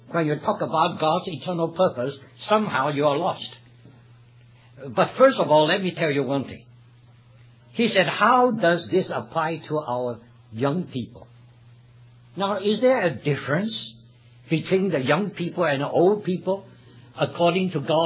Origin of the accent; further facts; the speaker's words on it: Shanghai, China; moved away as an adult; It was a funny thing because I came from Shanghai.